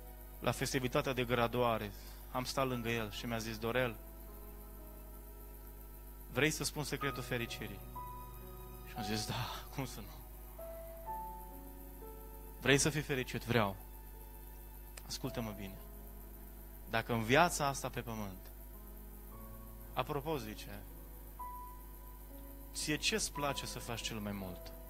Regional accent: Brădet, Bihor County, Romania; Eu stau la Padiș. Eu stau la Brădet, e stațiune turistică de interes național Brădetul. În satul meu natal.

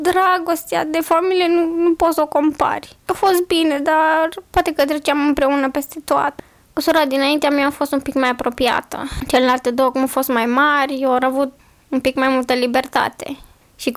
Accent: Timișoara, Timiș County, Romania; Am crescut în Timișoara.

